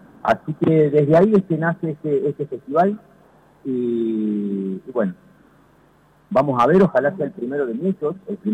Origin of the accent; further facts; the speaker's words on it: Morteros, Córdoba, Argentina; nosotros somos de Morteros